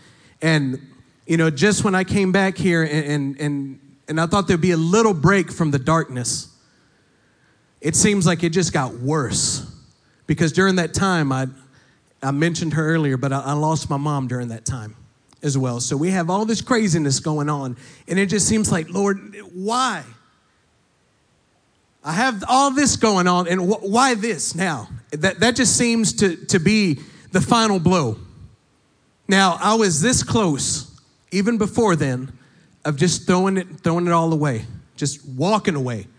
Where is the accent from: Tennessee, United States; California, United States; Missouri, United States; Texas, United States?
Texas, United States; Fort Worth; So I was 14 years old. I was born and raised in Fort Worth